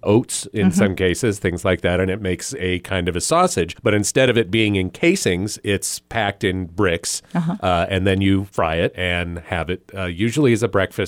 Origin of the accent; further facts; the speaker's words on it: Billings, Montana, United States; born there; traditionally, my family comes from the Philadelphia area. I was born here in Billings, but my family came from the Philadelphia area.